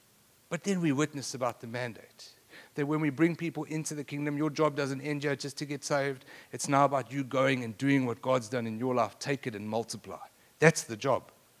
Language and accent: English; South Africa; now in Lubbock, United States; I know that most of you thought that I was from Lubbock, Texas. But I'm not. I'm actually from South Africa.